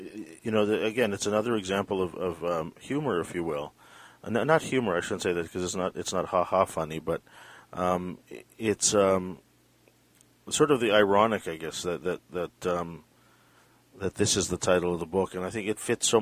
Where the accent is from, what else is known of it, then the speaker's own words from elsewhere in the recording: Canada; especially since we're both Canadian and we live in Canada